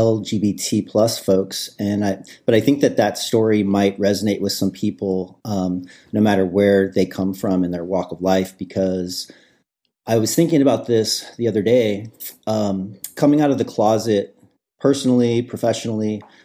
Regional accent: Midwest, United States; I grew up in the Midwest, and it wasn't really an option to come out of the closet.

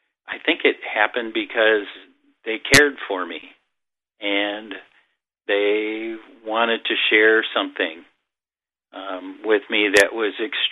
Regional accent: Minnesota, United States; I grew up in a small town in Minnesota, and I grew up in the Presbyterian tradition

